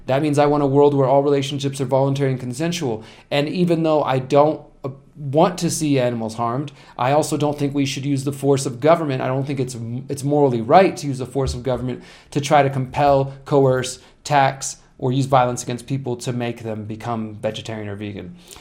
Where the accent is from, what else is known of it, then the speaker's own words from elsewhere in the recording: Houston, Texas, United States; I've written about this as well because I'm from Houston